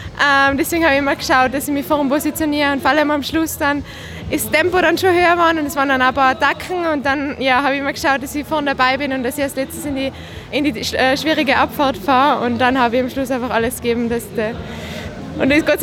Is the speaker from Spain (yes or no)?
no; Tyrol, Austria; vor allem ich bin eine Tirolerin daheim